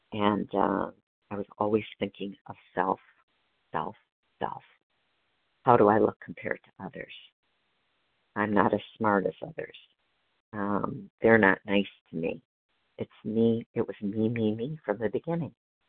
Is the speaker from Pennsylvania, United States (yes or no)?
no; Wisconsin, United States; Yeah, I grew up in Wisconsin, actually, and I'm very happy here. It's always been home.